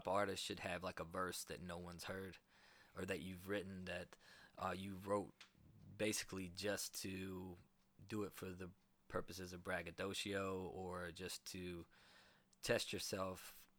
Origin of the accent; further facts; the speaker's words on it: Kentucky, United States; You know, I'm originally from the South. I grew up in Kentucky, which people don't think of for hip hop or battle rapping.